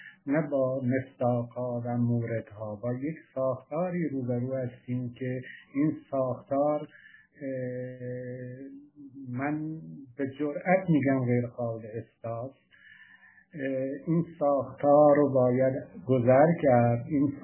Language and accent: Persian; Iran; من واقعا به عنوان یک ایرانی، یک هموطن اشک می‌ریزم